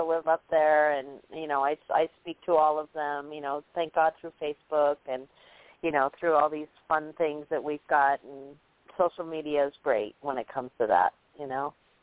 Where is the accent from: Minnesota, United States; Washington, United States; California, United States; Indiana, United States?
Washington, United States; moved away; No, I grew up in the state of Washington.